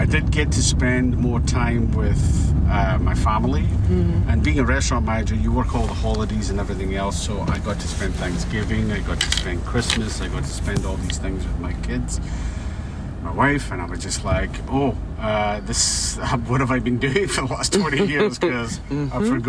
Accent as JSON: {"language": "English", "region": "Scotland", "country": "United Kingdom", "tie": "born or raised there", "moved": "as an adult", "lives_now": "United States", "said": "Well, I was born in Scotland, and I lived there until I was 27 years old, when I met the love of my life, who brought me all the way to America"}